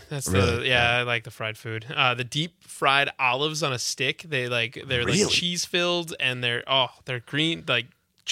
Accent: Milwaukee, Wisconsin, United States; I grew up in the Milwaukee area.

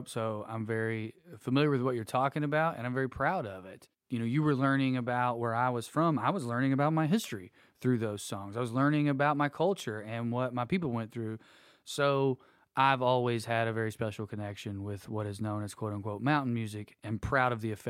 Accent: Tennessee, United States; Well, more specifically, I grew up close to Siderville, where the record shop and … like had a lot of this music going on.

